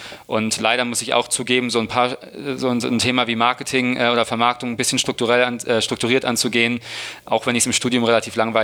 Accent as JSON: {"language": "German", "region": "Hamburg", "country": "Germany", "said": "Ich komme aus dem Süden von Hamburg, aus dem schönen Neugraben."}